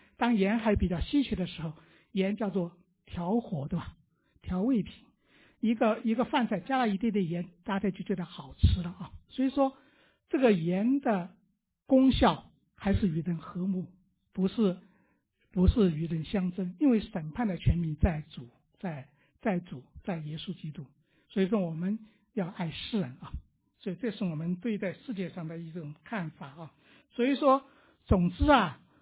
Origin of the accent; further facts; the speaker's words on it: China; 我们起初从大陆来的这些知识分子啊